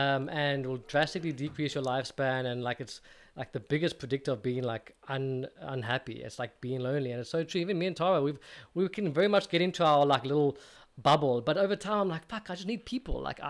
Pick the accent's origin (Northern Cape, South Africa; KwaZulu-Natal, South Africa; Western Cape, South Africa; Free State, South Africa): Western Cape, South Africa; Cape Town; Like, I grew up in Cape Town, but I grew up on the other side of Cape Town, like up the West Coast.